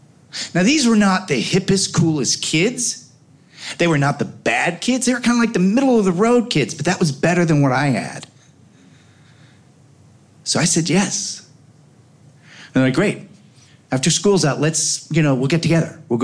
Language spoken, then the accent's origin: English; Oak Park, Illinois, United States; I grew up on Gunderson and Madison in Oak Park.